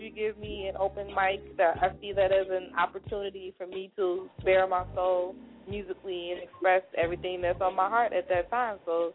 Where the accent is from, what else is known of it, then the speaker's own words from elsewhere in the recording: Chicago, Illinois, United States; born there; I was born in Chicago and all of my family is still there.